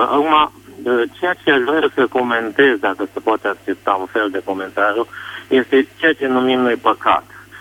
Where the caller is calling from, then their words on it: Arad, Arad County, Romania; din Arad.